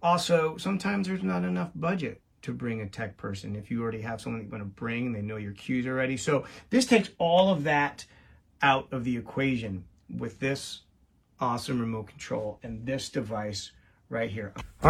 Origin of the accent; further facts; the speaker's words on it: New York, United States; I'm a clown from New York